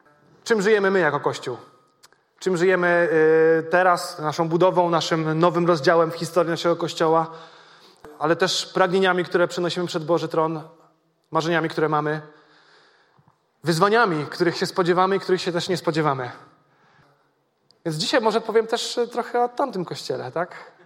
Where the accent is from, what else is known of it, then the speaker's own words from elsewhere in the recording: Gorlice, Lesser Poland, Poland; temu miałem przywilej być w mojej rodzinnej miejscowości w Gorlicach